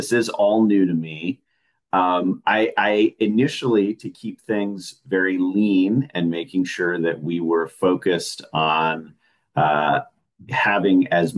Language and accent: English; Lexington, United States; growing up in Lexington, this is my hometown